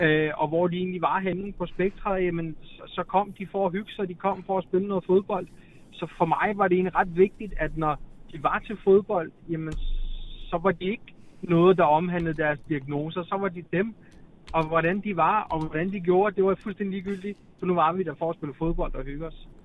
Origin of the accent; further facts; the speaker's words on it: Roskilde, Zealand, Denmark; Jamen altså, jeg kommer jo selv født og opvokset i Roskilde.